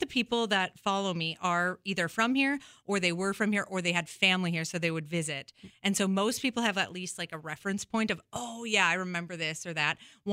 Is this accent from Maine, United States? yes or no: no; Beulah, North Dakota, United States; also born or lived in Hazen; So I grew up in Beulah. I actually was born in Hazen, North Dakota at the hospital there.